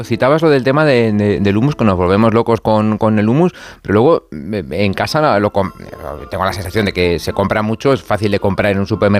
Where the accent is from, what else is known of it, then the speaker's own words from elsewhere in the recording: Toledo, Castilla-La Mancha, Spain; Pues yo, como soy de Toledo, lo de los tostones se come mucho.